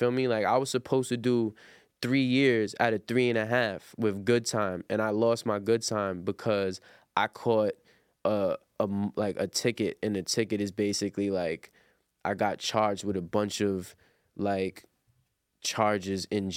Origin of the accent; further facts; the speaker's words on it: Brooklyn, New York, United States; God rest the dead, not to disrespect him, but, like, I'm from Brooklyn.